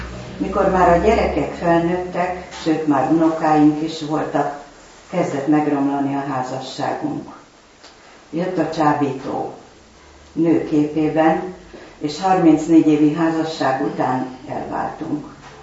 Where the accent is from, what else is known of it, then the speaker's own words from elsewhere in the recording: Csobánka, Pest, Hungary; 83 éve élek itt Csobánkán, ebben a házban is születtem, és 6 éves voltam, amikor édesanyám fiatalon, 23 éves korában meghalt.